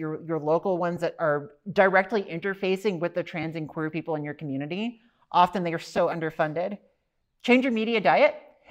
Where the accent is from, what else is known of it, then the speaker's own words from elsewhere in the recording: Louisiana, United States; I am originally from Louisiana. I come from the swamps in Louisiana. And 20 years ago, as a young queer kid, it was very hard.